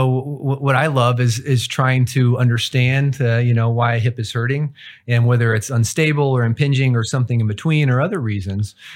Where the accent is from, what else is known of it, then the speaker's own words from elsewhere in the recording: Abilene, Texas, United States; And so I grew up in West Texas, in Abilene, Texas, and I grew up wanting to do two things, either play professional baseball or go to medical school.